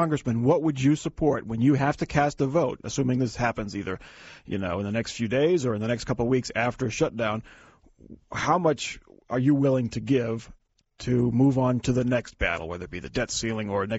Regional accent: Massachusetts, United States; Massachusetts. Taxachusetts is where you were.

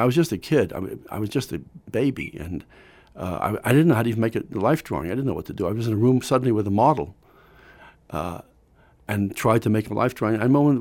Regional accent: New York City, New York, United States; But I grew up in the Bronx in a very, what would they say, economically challenged circumstances, the PC term for it. I was raised in really almost dire poverty.

